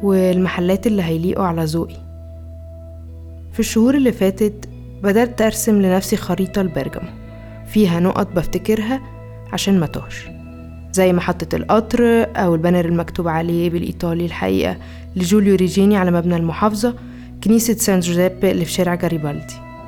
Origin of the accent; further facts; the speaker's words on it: Alexandria, Alexandria Governorate, Egypt; also born or lived in Marseille; now in Bergamo, Italy; أنا عايشة في بيرجامو من بس 3 شهور بعد ما درست 3 سنين في مارسيليا، لكني أصلا من اسكندرية من مصر. أنا مغتربة في مدينة جديدة